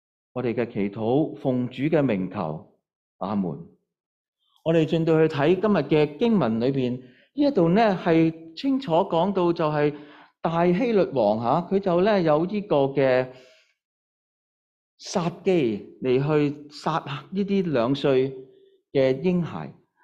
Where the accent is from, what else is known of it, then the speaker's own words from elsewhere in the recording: China; 原来呢当时那个犹太人的文化呢，它是呢好像我们中国人这样